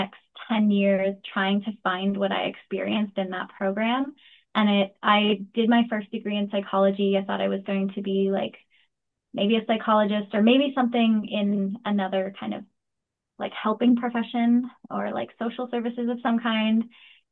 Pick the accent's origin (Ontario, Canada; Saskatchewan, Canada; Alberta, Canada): Ontario, Canada; Guelph; I grew up in Guelph